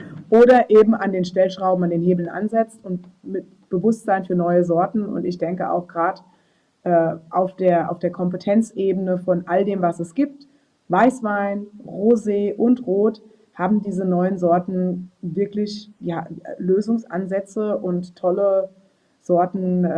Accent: Ebersheim, Rhineland-Palatinate, Germany; gerade jetzt in meinem Heimatort in Ebersheim am letzten Wochenende ein fieser, sau seltener Hagelsturm-Tornado

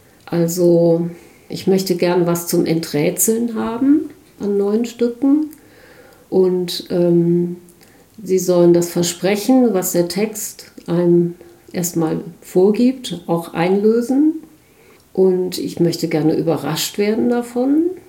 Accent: Kassel, Hesse, Germany; in Kassel, wo ich groß geworden bin

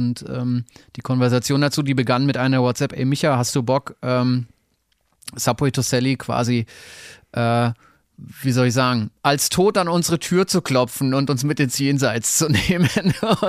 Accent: Bavaria, Germany; du als Regensburger und ich als Franke

